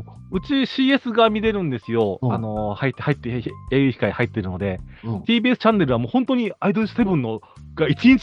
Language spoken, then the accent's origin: Japanese; Naha, Okinawa, Japan; 変な沖縄の人にもバカにされる訛り方なんですよ。